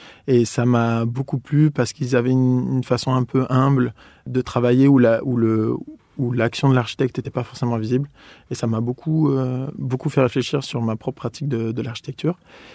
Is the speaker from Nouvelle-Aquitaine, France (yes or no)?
yes; Pau, Nouvelle-Aquitaine, France; je suis né et j'ai grandi à Pau, dans le sud-ouest de la France.